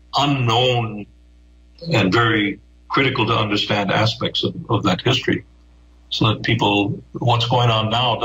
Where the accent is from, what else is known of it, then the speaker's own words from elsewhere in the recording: United States; now in Germany; I live in Germany as an American